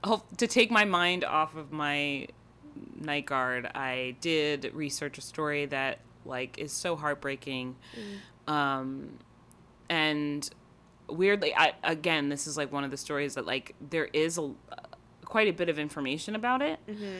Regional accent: New York, United States; I've never heard of him. And I'm from New York.

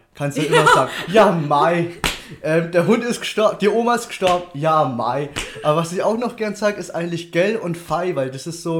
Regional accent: Nuremberg, Bavaria, Germany; born there; geboren wurde ich in Mittelfranken in Nürnberg tatsächlich.

